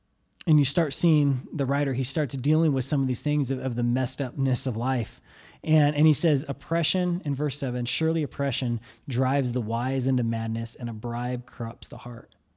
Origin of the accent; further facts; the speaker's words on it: United States; I can do what I want. I'm an American.